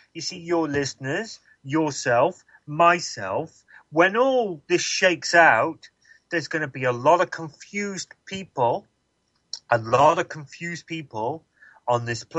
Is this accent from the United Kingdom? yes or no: yes; England, United Kingdom; my queen, I'm from England, my queen isn't a reptilian shapeshifter.